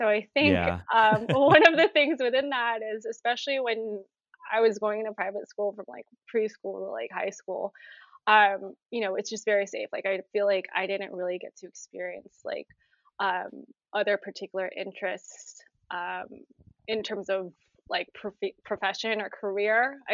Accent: Vallejo, California, United States; now in New York, United States; But I am born and raised in the Bay Area. I'm from Vallejo, you know, same hometown as you. But I've made my way to New York.

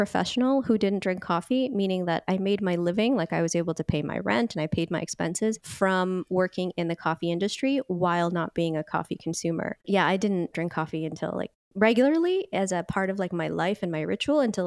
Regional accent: California, United States; You know, I grew up in the Bay Area as well, so I had really wonderful cafes near me.

